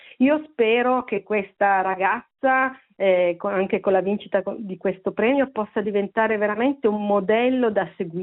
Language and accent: Italian; Turin, Piedmont, Italy; mi perdoni perché io sono di Torino